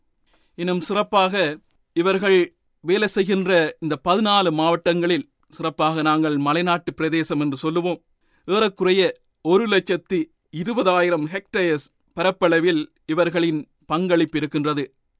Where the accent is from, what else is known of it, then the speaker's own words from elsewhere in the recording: Eastern Province, Sri Lanka; born there; நான் ஒரு கிழக்கு மாகாணத்தில் பிறந்தவன் என்பதால் என்னுடைய பிறப்பு இடத்திலிருந்து